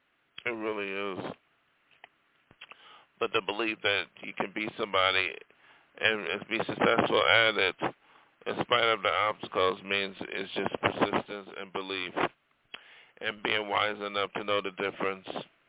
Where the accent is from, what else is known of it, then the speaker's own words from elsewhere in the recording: New York, United States; now in Los Angeles, United States; That's why I came from New York State and came to Hollywood to be a star.